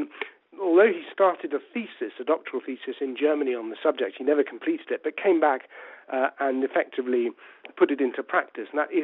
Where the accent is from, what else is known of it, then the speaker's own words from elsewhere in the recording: United Kingdom; here I am talking as a Brit